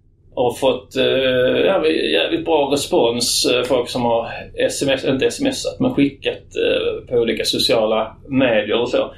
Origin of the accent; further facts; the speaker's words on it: Trelleborg, Skåne, Sweden; Men vi kommer ju faktiskt till Trelleborg som är min hemstad.